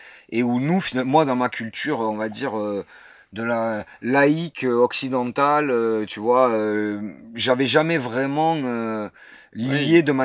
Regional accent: Toulouse, Occitanie, France; Je suis toulousain en plus

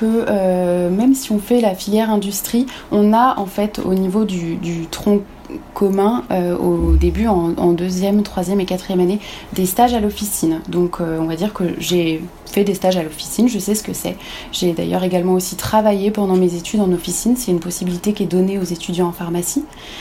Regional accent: Bourgogne-Franche-Comté, France; j'ai 30 ans, je suis originaire de Bourgogne, donc j'aime la moutarde et les bons vins.

